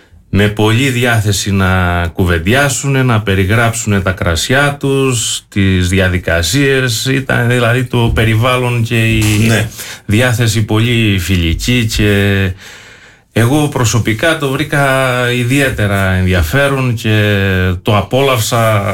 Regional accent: Siteia, Crete, Greece; Στη Σιτία μεγάλωσα, στη Σιτία την εφηβεία, στη Σιτία τα πρώτα... κρασιά, τα πρώτα ξενύχτια, στο χωριό επίσης.

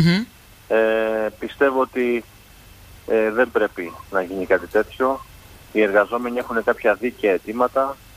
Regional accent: Heraklion, Crete, Greece; Δεν μπορούμε πλέον ως Ηρακλειώτες να κάνουμε μια διαχείριση όλης αυτής της κατάστασης από κοινού.

